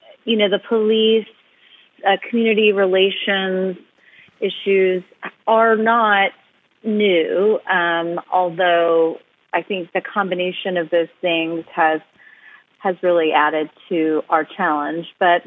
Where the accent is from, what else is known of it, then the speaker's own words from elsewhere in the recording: Kentucky, United States; just growing up in Kentucky, in and around impoverished people, my family is from Harlan County, Kentucky